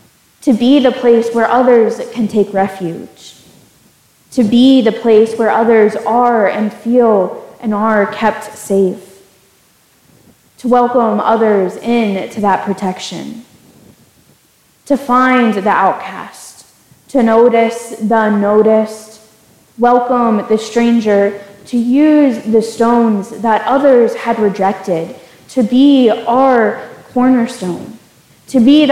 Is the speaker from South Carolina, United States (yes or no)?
no; Pennsylvania, United States; also born or lived in Carolinas; now in Indiana, United States; I'm originally from Pennsylvania, spent a few years in the Carolina, and then hopped out here to Indiana.